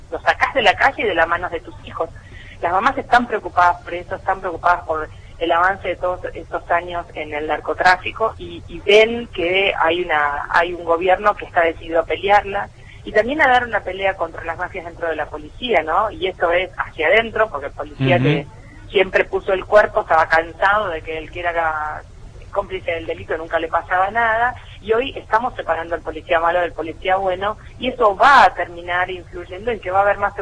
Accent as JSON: {"language": "Spanish", "town": "Bolívar", "region": "Buenos Aires Province", "country": "Argentina", "tie": "born there", "said": "Yo soy bonaerense, nací en Bolívar"}